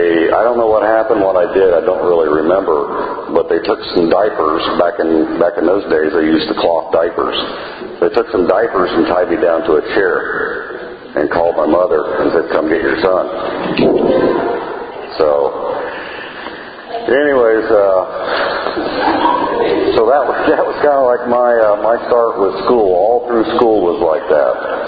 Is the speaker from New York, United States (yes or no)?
no; Tampa, Florida, United States; born there; So I was born in Tampa.